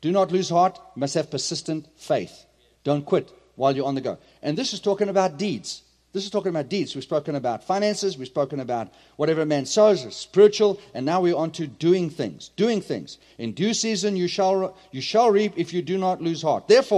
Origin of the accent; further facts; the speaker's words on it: South Africa; I come from South Africa.